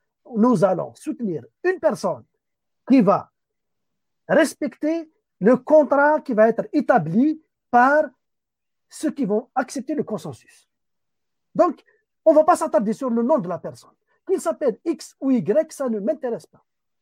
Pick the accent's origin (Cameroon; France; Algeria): Algeria; je ne pouvais pas y aller chez moi en Algérie.